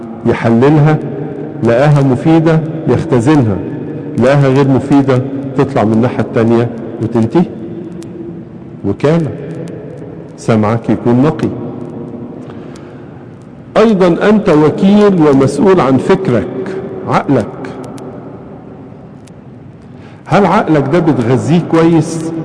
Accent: Egypt; ولذلك إحنا كمصريين بنحب نعيش حوالين النيل

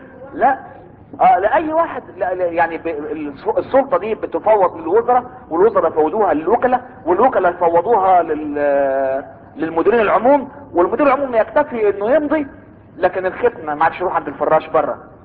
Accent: Egypt; ختم النسر اللي بيخلي الورق عندنا في مصر له قوة يعني نفاذة

